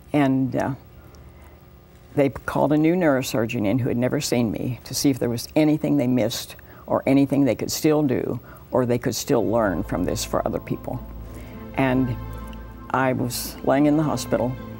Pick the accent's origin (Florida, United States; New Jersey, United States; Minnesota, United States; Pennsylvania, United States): Pennsylvania, United States; See, I came from Pennsylvania originally.